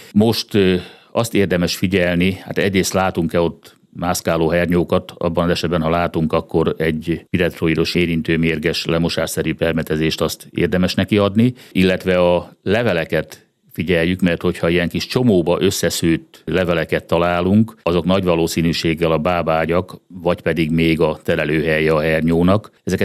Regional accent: Hódmezővásárhely, Csongrád-Csanád, Hungary; gyerekkoromban, Hódmezővásárhely születésű vagyok, legalábbis Hódmezővásárhely környékén tudom

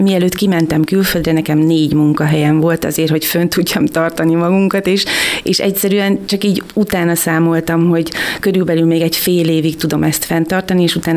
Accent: Kiskunhalas, Bács-Kiskun, Hungary; Halasi, igen, Kiskunhalasi vagyok, Kiskunhalasi születésű.

